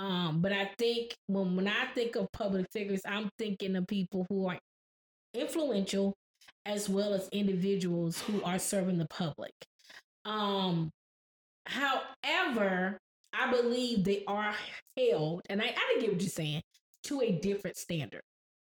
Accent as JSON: {"language": "English", "town": "Chattanooga", "region": "Tennessee", "country": "United States", "tie": "born or raised there", "said": "We grew up as pastor's kids. We grew up in Chattanooga, right? And Chattanooga is small and everybody knows everyone."}